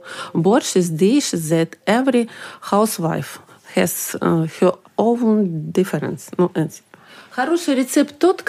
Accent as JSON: {"language": "English", "country": "Ukraine", "second_language": "English", "said": "I'm from Ukraine."}